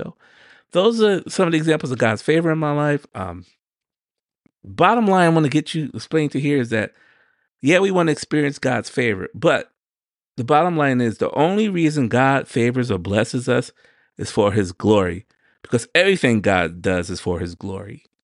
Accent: New York, United States; I had something similar growing up in New York. I go out at night, especially cold winter nights, and the snow out there, and it's bone chilling cold.

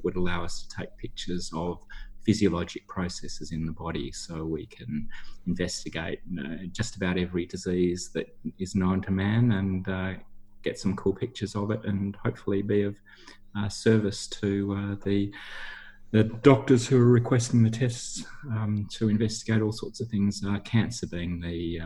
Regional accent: Perth, Western Australia, Australia; also born or lived in Bunbury; I was born in Bunbury, but lived almost all of my life in Perth.

